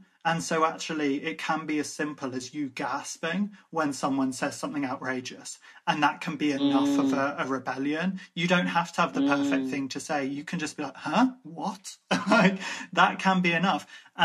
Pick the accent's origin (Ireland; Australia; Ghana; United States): Ireland; I'm Irish.